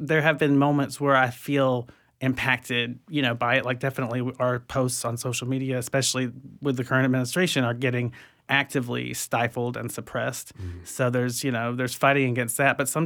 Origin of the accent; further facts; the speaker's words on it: Florida, United States; the guys I grew up with down in Wakulla County, which is a rural area, very, very country.